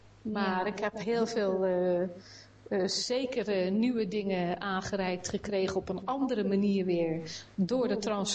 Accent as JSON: {"language": "Dutch", "town": "Bergen op Zoom", "region": "North Brabant", "country": "Netherlands", "said": "Ik kom uit Bergen op Zoom. Ik ben ook moeder van 3 kinderen."}